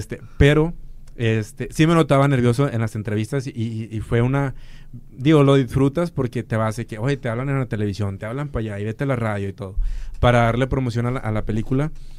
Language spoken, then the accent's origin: Spanish; Mexico; Soy mexicano y un mexicano.